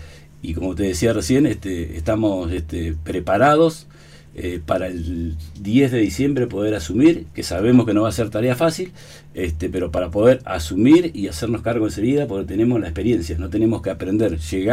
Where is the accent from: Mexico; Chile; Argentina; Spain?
Argentina; Lago Puelo, Chubut; aparte yo vivo en Lago Puelo, soy de Lago Puelo de toda la vida